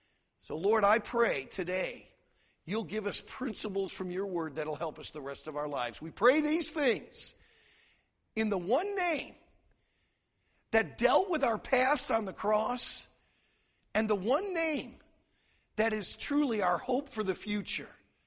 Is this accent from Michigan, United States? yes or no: yes; Detroit, Michigan, United States; Well, I was born and raised in Detroit. Hadn't been back in Detroit for a few years